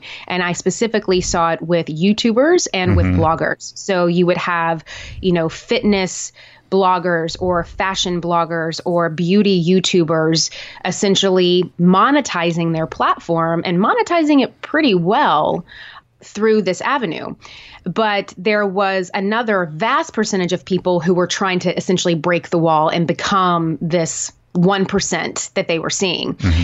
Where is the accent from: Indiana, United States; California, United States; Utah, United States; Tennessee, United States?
Tennessee, United States; Nashville; moved away as an adult; also born or lived in New York; I'm from Tennessee, originally from Nashville, went to the University of Tennessee, moved to New York over 10 years ago